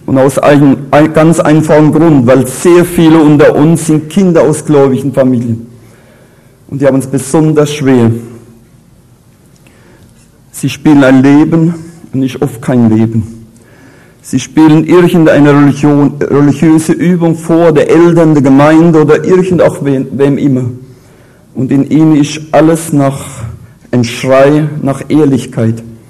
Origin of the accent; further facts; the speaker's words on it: Rhineland-Palatinate, Germany; accent: Palatine